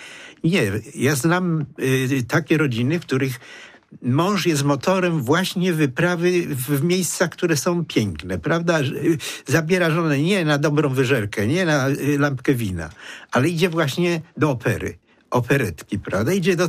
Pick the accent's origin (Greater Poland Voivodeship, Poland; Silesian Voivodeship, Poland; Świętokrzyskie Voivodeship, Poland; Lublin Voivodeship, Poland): Greater Poland Voivodeship, Poland; Poznań; accent: Poznań dialect; Jak jeszcze ma furę, jak to mówię po poznańsku, to sobie wsiada i jedzie, tak?